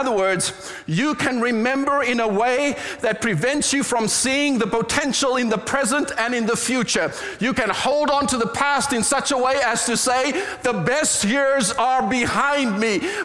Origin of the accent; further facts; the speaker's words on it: South Africa; I was raised in South Africa. If you don't know yet, you will, because I'll say it again next week. I was raised during apartheid, legalized segregation.